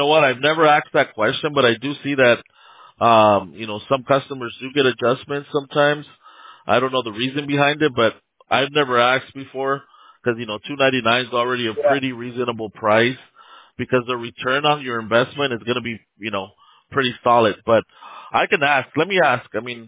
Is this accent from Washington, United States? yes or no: no; Downey, California, United States; I was born and raised in Downey. Not sure if you're familiar with Downey.